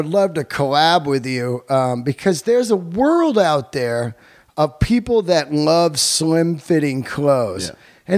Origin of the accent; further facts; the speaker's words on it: California, United States; I mean, growing up in the Bay Area, I had a similar jacket by Ben Davis.